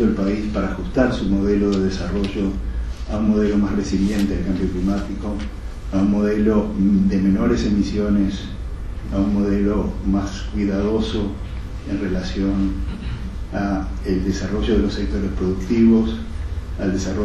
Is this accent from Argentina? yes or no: no; Uruguay; Yo creo que nosotros como uruguayos no podemos hoy hablar de temas de cambio climático sin ponernos en la presión.